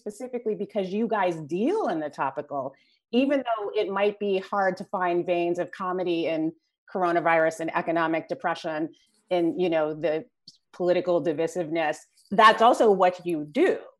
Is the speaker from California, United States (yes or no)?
yes; Los Angeles, California, United States; I am from South Central LA. I'm born and raised here.